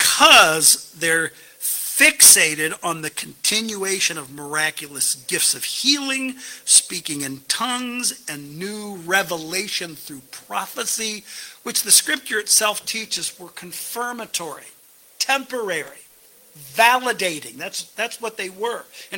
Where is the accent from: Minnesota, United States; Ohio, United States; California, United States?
Ohio, United States; Akron; also born or lived in Bath; So when I was a kid, I was born in Bath, grew up in Akron